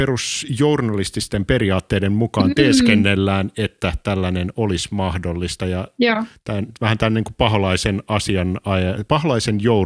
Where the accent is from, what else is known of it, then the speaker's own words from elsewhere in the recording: Tervakoski, Kanta-Häme, Finland; Mä oon Tervakoskelta kotosi ja toi tuntuu täysin käsittämättömältä, että joku voi voittaa jotain, että meillä ei ikinä kukaan voittanut.